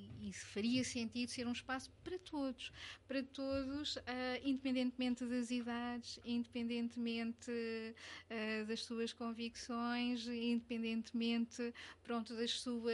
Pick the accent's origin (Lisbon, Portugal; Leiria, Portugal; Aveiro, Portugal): Lisbon, Portugal; Eu sou de Lisboa, eu sou natural de Lisboa, portanto, nascida e criada, é uma cidade que eu amo também.